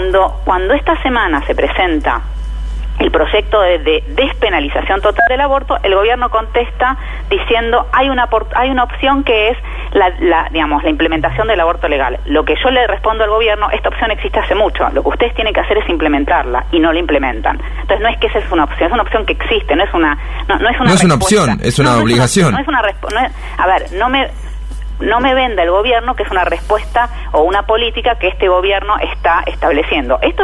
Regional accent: Argentina

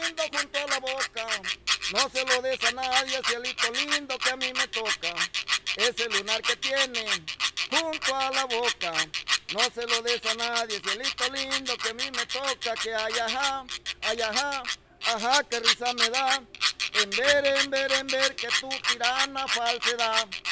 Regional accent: Tilapan, Veracruz, Mexico; Yo nací en Tilapan, ya tiene muchos años, tengo 70 años

